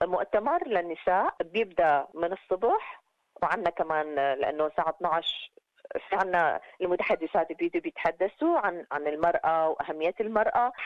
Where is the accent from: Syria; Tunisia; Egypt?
Syria; now in Australia; لأن جيت من الشام وبعدين اجيت ببلد